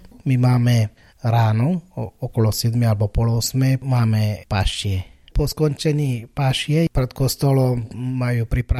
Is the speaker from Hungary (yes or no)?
no; Kerala, India; Slovak is a second language; Pochádzam z Indie, juhozápadnej časti. V Indii je 29 štátov. Ten štát, ktorého pochádzam, sa volá Kerala. To je úplne na juhu, ako taký malý štát pri Arabskom zálive.